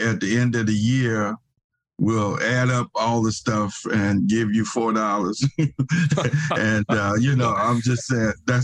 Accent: North Carolina, United States; Okay. I'm from Eastern North Carolina, grew up on a farm. My parents were tenant farmers.

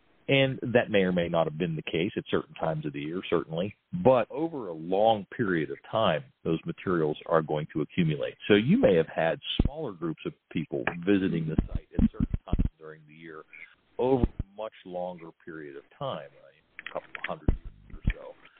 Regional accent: Steubenville, Ohio, United States; I'm from the Steubenville area.

